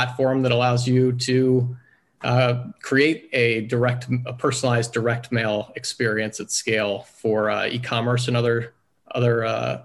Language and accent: English; Florida, United States; So I'm also from South Florida and lived in the Palm Beach area and went to the Breakers Hotel.